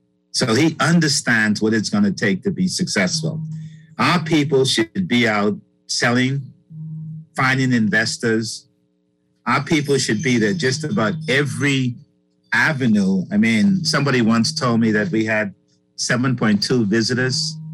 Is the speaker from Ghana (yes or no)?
no; Bahamas; Growing up in the Bahamas, she didn't want me to work there because people that she knew were not in the executive positions